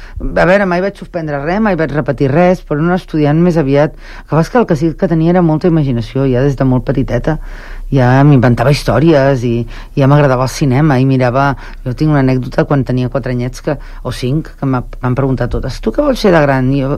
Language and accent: Catalan; Barcelona, Catalonia, Spain; born there; now in Sant Cugat del Vallès, Spain; jo vaig néixer a Barcelona, però fa 17 anys vam decidir venir aquí, i és de les millors decisions que hem pres a la nostra vida, perquè m'encanta, em sento molt santcugatenca en aquests moments.